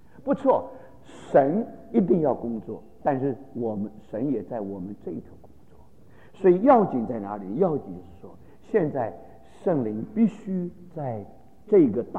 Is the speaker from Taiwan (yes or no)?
no; China; 我们中国人所说的只欠东风啊